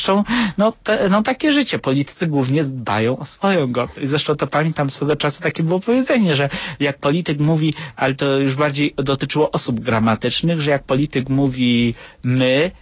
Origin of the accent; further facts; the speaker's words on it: Włoszczowa, Świętokrzyskie Voivodeship, Poland; ja pochodzę z okolic Włoszczowy